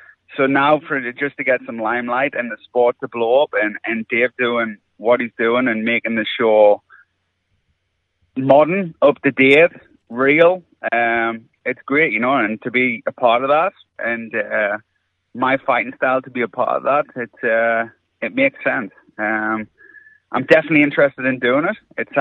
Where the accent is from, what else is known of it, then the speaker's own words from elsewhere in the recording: England, United Kingdom; now in Central Coast, Australia; Obviously, originally I'm from England.